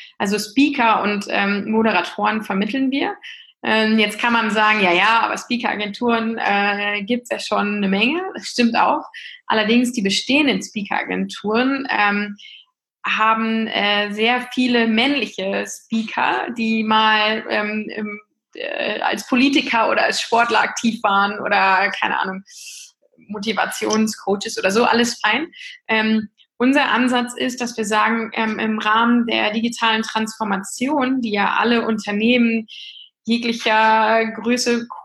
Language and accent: German; Lower Saxony, Germany; ich bin 37 Jahre alt, komme aus dem hohen Norden, ich bin Ostfriesin